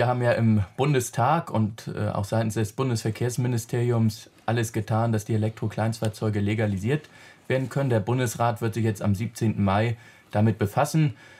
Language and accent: German; Hamburg, Germany; Ich nenne noch mal ein Beispiel aus meiner Heimatstadt Hamburg.